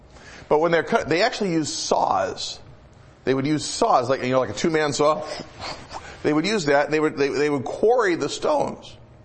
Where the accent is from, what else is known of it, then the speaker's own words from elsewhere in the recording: Michigan, United States; I grew up in Michigan, and if you went out in the country especially, you'd see a few of them here and there